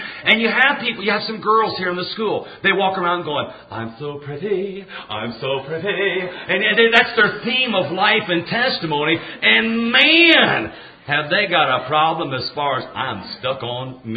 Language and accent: English; Dunkirk, Indiana, United States; You know, when I was growing up in Dunkirk, Indiana.